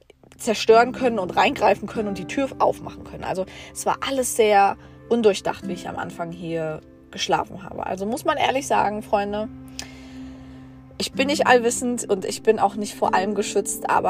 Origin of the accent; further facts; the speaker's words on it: Germany; Ich komme aus Deutschland und sie so, ja, was ist die Frage?